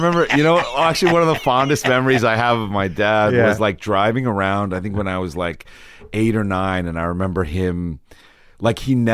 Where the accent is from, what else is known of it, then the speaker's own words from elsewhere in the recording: White Plains, New York, United States; In Westchester County, which town? White Plains.